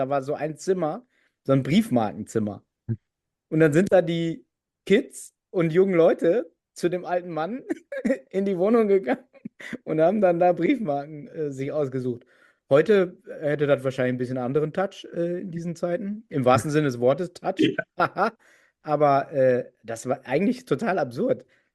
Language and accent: German; North Rhine-Westphalia, Germany; ich bin ja auf so einem Dorf da aufgewachsen in Nordrhein-Westfalen.